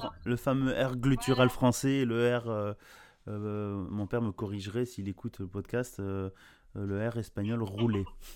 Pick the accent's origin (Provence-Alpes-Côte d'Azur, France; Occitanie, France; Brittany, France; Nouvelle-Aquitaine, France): Nouvelle-Aquitaine, France; moi je viens du Bordelais